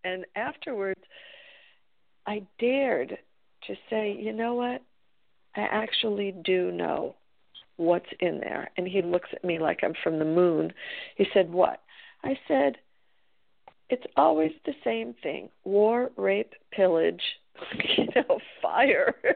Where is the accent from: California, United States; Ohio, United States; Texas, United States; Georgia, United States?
California, United States; Los Angeles; because I was born and raised in Los Angeles, in California, in the United States, and that is where I am speaking to you from today.